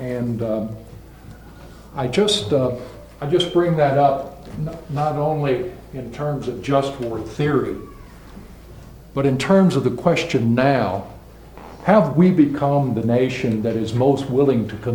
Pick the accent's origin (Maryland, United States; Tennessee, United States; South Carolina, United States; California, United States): Tennessee, United States; Memphis; And then in Memphis, in my hometown, December 1999, there was a little bit of news that made it to a few front pages.